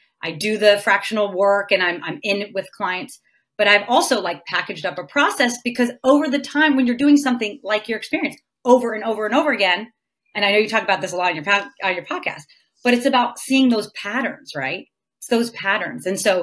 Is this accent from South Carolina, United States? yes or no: no; New Jersey, United States; Cause I grew up in New Jersey. I went to school in New York